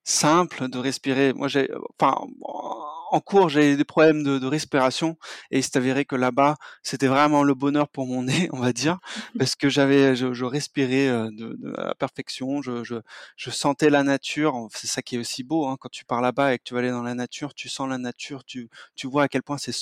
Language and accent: French; Paris, Île-de-France, France; also born or lived in Berlin; moi qui suis un peu de ville, on va dire, je suis de Paris et de Berlin